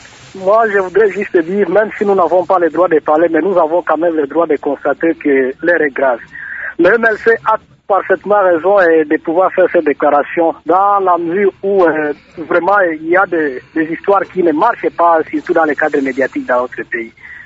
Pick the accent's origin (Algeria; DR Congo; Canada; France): DR Congo; Kindu, Maniema; Nous constatons même ici chez nous à Kindu